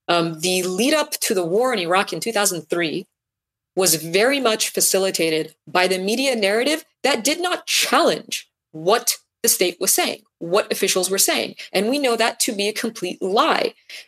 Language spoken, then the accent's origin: English; United States; one, because I'm an American